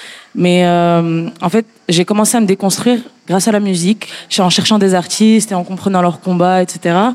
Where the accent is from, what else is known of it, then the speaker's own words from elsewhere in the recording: Morocco; now in France; je viens du Maroc